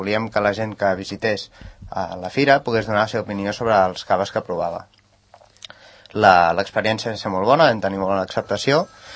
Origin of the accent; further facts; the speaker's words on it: Sant Sadurní d'Anoia, Catalonia, Spain; Nosaltres som de Sant Sadurní, som tres joves.